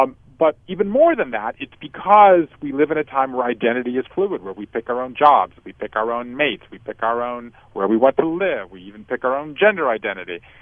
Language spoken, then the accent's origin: English; Savannah, Georgia, United States; Well, I grew up in Savannah, Georgia, five generations of Jews in Savannah